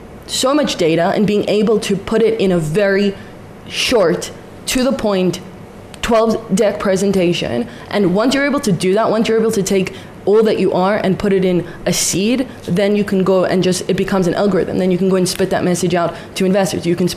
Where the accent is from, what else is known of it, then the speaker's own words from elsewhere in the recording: South Africa; growing up in the diaspora, growing up in South Africa, I was never exposed to the true crux and essence of Judaism